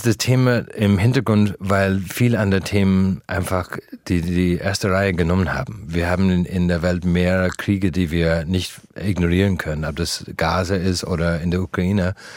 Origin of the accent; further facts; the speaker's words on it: Ireland; German is a second language; moved away as an adult; now in Germany; ich bin in einem Dorf in Irland geboren, aufgewachsen und auf einmal hat alles mich nach Deutschland gezogen.